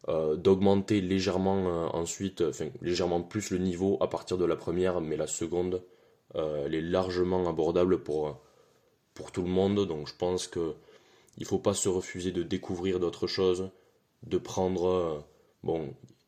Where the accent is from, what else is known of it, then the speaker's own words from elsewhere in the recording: Pont-de-Salars, Occitanie, France; Je suis de Pont-de-Salars, mais en partant vers Rodez